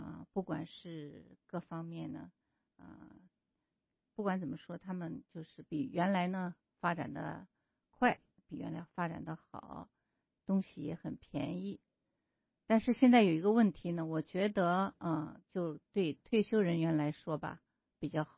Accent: Xi'an, Shaanxi, China; 然后我的家是在西安，父母在西安

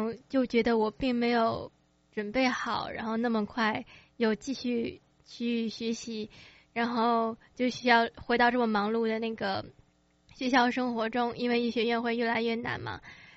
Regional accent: United States; 我几乎是在美国长大的嘛，我12岁移居的美国

